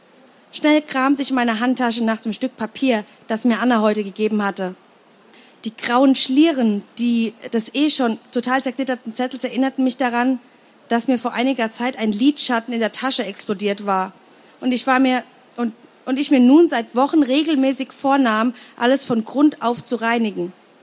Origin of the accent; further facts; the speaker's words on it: Heidelberg, Baden-Württemberg, Germany; ihnen die schönsten Flecken meiner Heimatstadt zu zeigen. Denn Heidelberg hat noch viel mehr zu bieten als das bekannte Heidelberger Schloss.